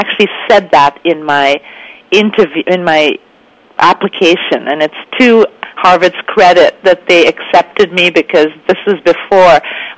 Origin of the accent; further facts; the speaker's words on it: Mumbai, Maharashtra, India; accent: Bombay; also born or lived in Netherlands; So I was born in Holland but raised in India.